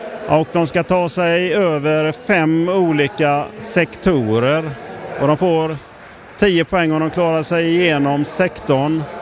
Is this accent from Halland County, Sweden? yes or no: yes; Falkenberg, Halland County, Sweden; Nej, det gör jag inte. Jag kommer från Falkenberg